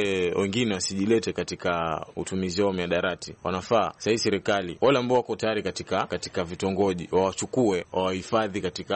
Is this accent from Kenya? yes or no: yes; Coast, Kenya; natokea pwani ya Kenya.